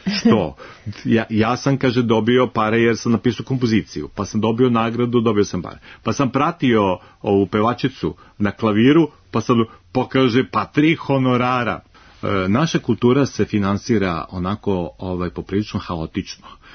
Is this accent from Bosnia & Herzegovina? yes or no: no; Belgrade, Serbia; Jer meni je falio kao Beograđaninu.